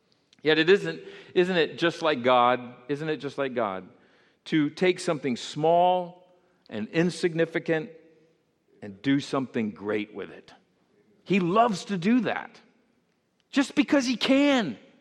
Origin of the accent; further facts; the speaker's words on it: Hollywood, Florida, United States; I'd say, "Oh, I'm from Hollywood." And they're like, "Really? Hollywood, California?" "No, Hollywood, Florida."